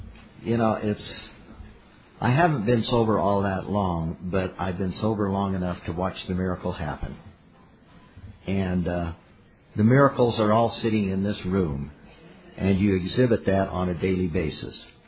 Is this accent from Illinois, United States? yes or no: no; California, United States; I am an alcoholic from Southern Californi